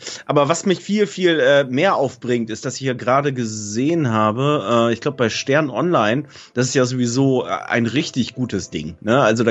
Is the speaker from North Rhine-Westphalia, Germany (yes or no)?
yes; Cologne, North Rhine-Westphalia, Germany; accent: Kölsch; now in Hamburg, Germany; mein kölscher Akzent, obwohl ich in Hamburg lebe